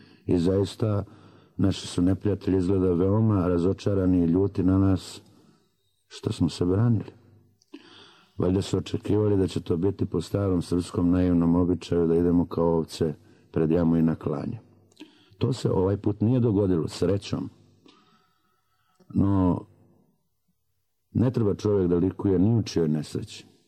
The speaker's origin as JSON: {"language": "Serbian", "region": "Herzegovina", "country": "Bosnia & Herzegovina", "said": "Mi Hercegovci kao i Crnogorci volimo estradu"}